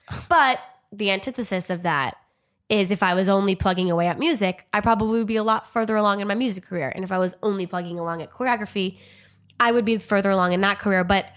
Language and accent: English; New Jersey, United States; Because first of all, I'm from New Jersey.